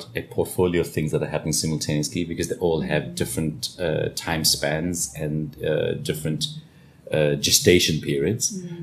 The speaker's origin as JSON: {"language": "English", "country": "South Africa", "said": "And you know, we're still South African bulls. It's been really, really tough in the last decade, and you know, we have felt some existential stress about our country in of recent."}